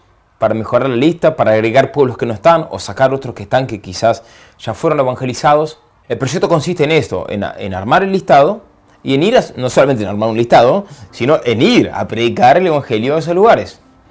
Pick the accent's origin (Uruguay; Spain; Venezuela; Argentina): Argentina; de la Congregación San Elías, misionero en el Himalaya, soy argentino, estoy trabajando en el proyecto Cuenta Regresiva y soy sacerdote hace 5 años y medio. Me formé en Argentina, de ahí me fui a estudiar a Roma